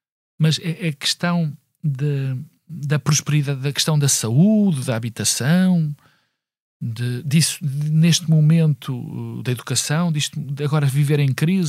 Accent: Portugal; orgulha-me como português

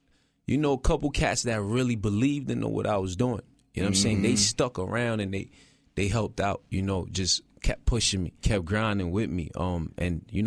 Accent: Haiti; now in New York, United States; Once I moved from Haiti into New York, I was on Flatbush, Brooklyn.

